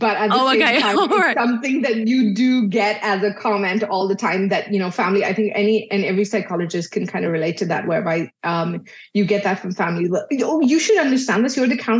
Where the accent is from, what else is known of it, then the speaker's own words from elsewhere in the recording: Dubai, United Arab Emirates; so I was born and brought up in Dubai, but I'm originally Indian. So my parents are Indian